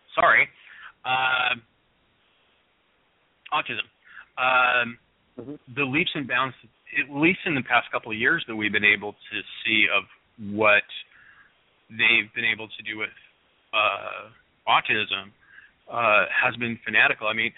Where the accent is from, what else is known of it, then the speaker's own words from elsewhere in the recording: Washington, United States; I was raised by, as I always say, I was raised by hippies in Central Washington.